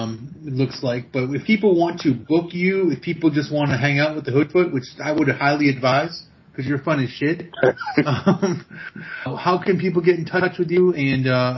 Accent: Tennessee, United States; In my hometown, brother.

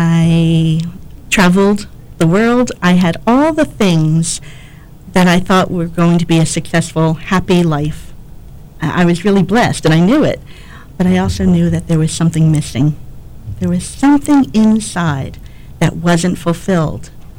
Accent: East Brunswick, New Jersey, United States; Well, I grew up in New Jersey in East Brunswick in the Diocese of Metuchen with my father, mother, two brothers, and two sisters.

